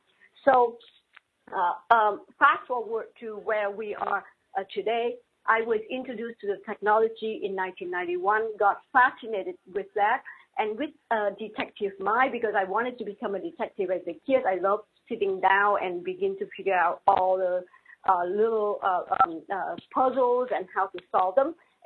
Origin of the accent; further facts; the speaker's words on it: Vietnam; English is a second language; moved away; I was raised in Vietnam. I was raised two different cultures, Vietnamese and French. And so in 1975, when the war ended in Vietnam, I had to leave the country along with my parents.